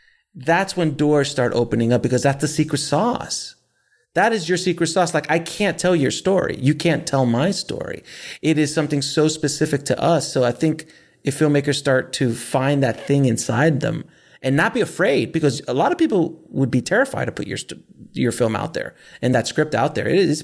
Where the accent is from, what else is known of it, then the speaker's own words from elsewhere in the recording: New York, United States; also born or lived in Miami; I mean, I came from a middle to lower middle class, you know, growing up in New York and Miami and all these kind of places.